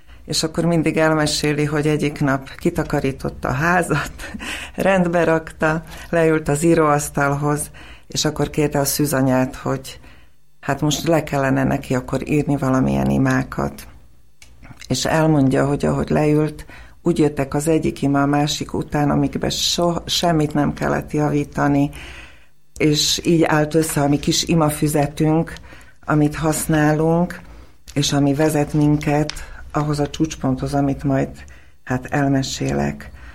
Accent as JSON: {"language": "Hungarian", "town": "Bratislava", "region": "Bratislava Region", "country": "Slovakia", "tie": "born or raised there", "first_language": "Slovak", "second_language": "Hungarian", "moved": "as an adult", "lives_now": "Hungary", "said": "szlovák nyelv volt az a közös nyelv, amin mi otthon beszélgettünk, ez az én anyanyelvem. És 18 éves koromig, érettségig Pozsonyban éltem, oda jártam magyar óvodába és szlovák iskolákba, és utána érettségi után jelentkeztem Budapestre egyetemre"}